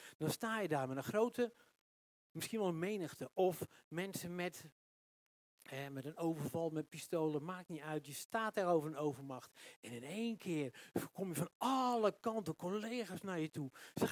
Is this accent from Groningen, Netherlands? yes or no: yes; Groningen, Netherlands; moved away as an adult; Ik kwam uit Groningen, uit een klein dorpje uit Groningen. En dan kom je daar in Amsterdam.